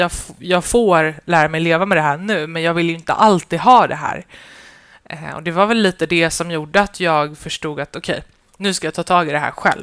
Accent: Fittja, Stockholm County, Sweden; Men jag var 14 och jag växte upp i Fittja.

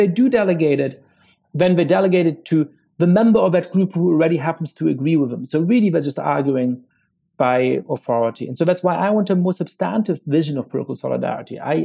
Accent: New York City, New York, United States; as a black man growing up in New York City, a lot of the times you would experience stop and frisk tactics

